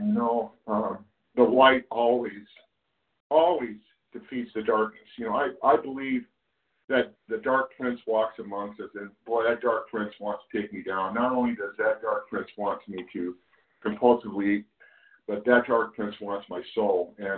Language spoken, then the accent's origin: English; California, United States; I'm from California.